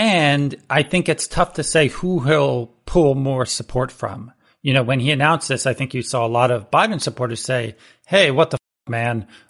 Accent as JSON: {"language": "English", "region": "Pennsylvania", "country": "United States", "said": "I'm from Pennsylvania. I went to high school in Jersey."}